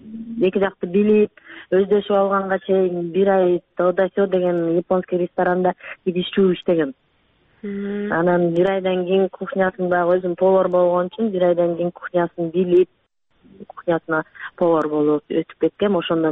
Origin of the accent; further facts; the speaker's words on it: Osh, Osh Region, Kyrgyzstan; now in Moscow, Russia; Ошто төрөлүп, ошто чоңоюп өскөнмүн. Атам кызматы боюнча ошо ошто жашап калып, анан ушул майда манты менен чоңойгонбуз да биз. Москвага келип